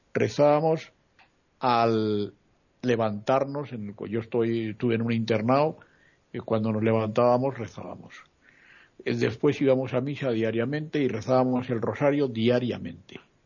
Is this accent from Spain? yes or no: yes; Madrid, Community of Madrid, Spain; A mí me tuvo 11 años fuera de mi pueblo, yo soy de Madrid, y estuve 11 años fuera de mi pueblo.